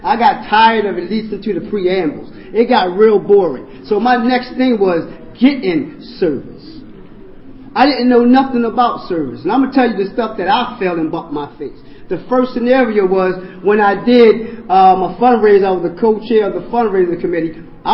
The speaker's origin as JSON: {"language": "English", "town": "Philadelphia", "region": "Pennsylvania", "country": "United States", "said": "I'm from the Philadelphia area."}